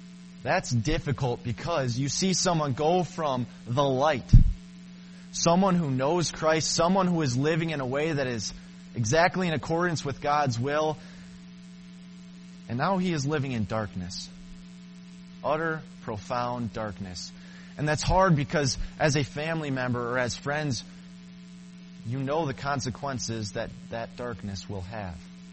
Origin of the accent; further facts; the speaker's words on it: Michigan, United States; Growing up in Michigan, I quickly found one of my favorite hobbies, fishing.